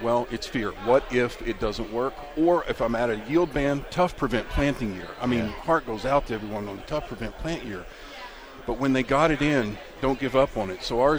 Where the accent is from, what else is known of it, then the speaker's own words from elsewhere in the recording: Texas, United States; And obviously, I'm a guy from Texas, right?